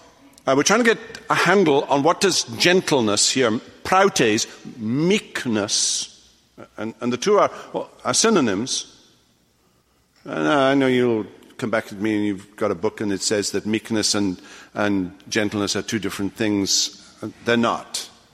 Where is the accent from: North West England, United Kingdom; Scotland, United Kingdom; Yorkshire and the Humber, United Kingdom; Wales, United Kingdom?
Wales, United Kingdom; Believe it or not, I wasn't raised in Wyoming or Montana or anywhere like that. I was raised in West Wales.